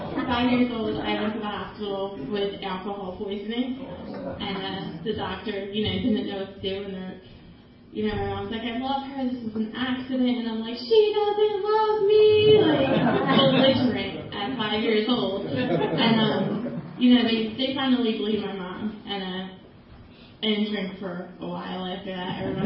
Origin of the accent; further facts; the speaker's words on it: Philadelphia, Pennsylvania, United States; But I'm from Philadelphia. I'm born and raised.